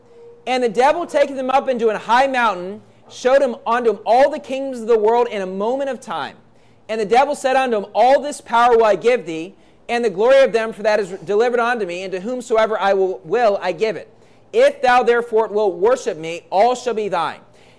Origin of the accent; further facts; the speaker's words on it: West Virginia, United States; also born or lived in Burlington, Iowa; I was born in Burlington, Iowa on October 14th, 1984, moved to Virginia when I was one, when my granddad had surgery, and then my dad got a job in West Virginia when I was, you know, one or two, and then I lived there, went to school at WVU.